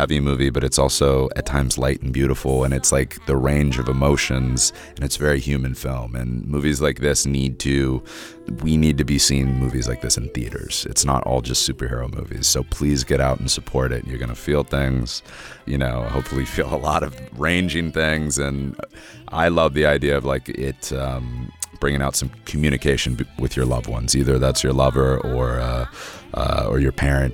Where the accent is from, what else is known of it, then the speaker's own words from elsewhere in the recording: Spring, Texas, United States; also born or lived in Austin, Texas; I grew up in Spring, Texas, on the outskirts of Houston, and a bit going back and forth between Spring and Austin.